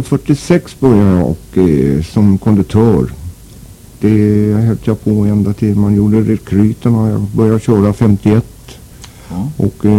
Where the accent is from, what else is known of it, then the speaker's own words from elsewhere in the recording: Handen, Stockholm County, Sweden; vi bodde nere på Källvägen här i Handen. Men ja, vi föddes där nere i alla fall, man tänker om. Och ja, och det var 1929